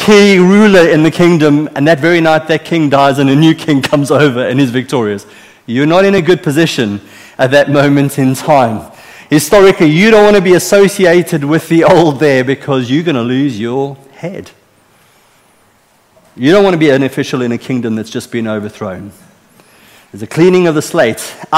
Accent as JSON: {"language": "English", "country": "South Africa", "said": "So as a South African, I want to tell you autumn and winter for me are painful, painful seasons."}